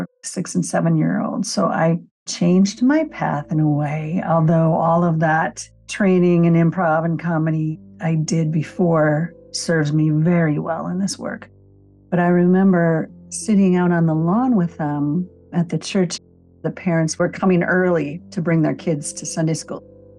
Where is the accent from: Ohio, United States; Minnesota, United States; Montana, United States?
Minnesota, United States; I grew up in Minnesota. I was surrounded by water on a lake.